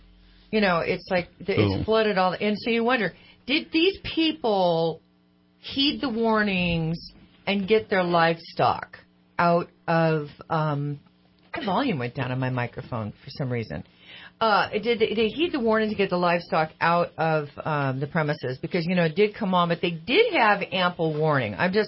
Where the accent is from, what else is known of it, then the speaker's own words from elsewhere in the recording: North Carolina, United States; born there; I was born in North Carolina. We love North Carolina.